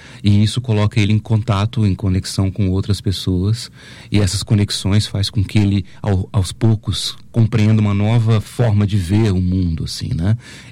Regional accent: São Paulo, Brazil; also born or lived in Minas Gerais; now in Natal, Brazil; Eu sou de São Paulo, na verdade, morei um tempo em Minas. Em 2017 venho para Natal para dar aula aqui na UFRN

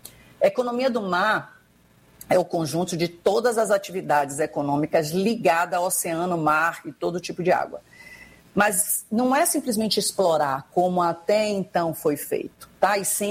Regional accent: Bahia, Brazil; não fale mal da Bahia, só eu que posso falar porque eu sou baiana.

